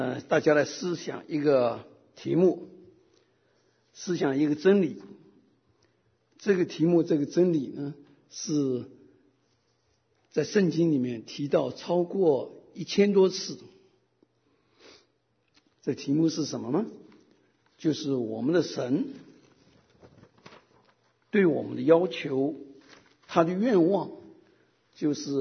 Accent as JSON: {"language": "Chinese", "country": "China", "said": "我们中国人不是有句话吗"}